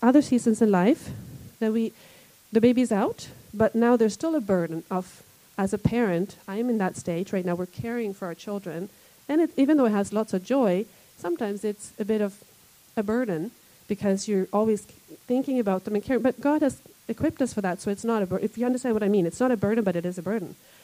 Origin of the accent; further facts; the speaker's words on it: Sweden; now in Canada; I grew up in Sweden, so we lived in Sweden, and then I came over here